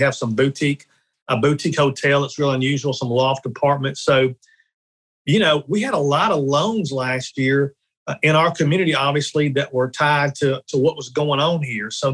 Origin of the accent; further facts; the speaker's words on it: Memphis, Tennessee, United States; Well, it's crazy. I grew up in Memphis. And loved it, and went to Ole Miss.